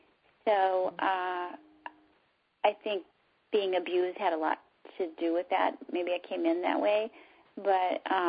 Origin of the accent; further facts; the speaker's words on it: Illinois, United States; And then I moved back to Illinois, my hometown.